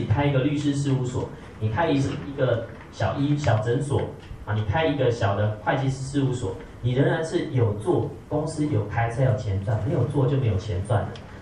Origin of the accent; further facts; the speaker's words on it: Taipei, Taiwan; now in Taichung, Taiwan; 尤其我在台中又是外地人，我老家在台北，我在台中是一个外地人